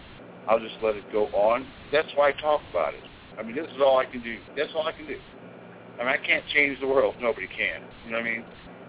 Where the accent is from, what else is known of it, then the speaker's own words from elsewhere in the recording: United States; Born to this planet, on this ground, in this country. I'm an American, okay?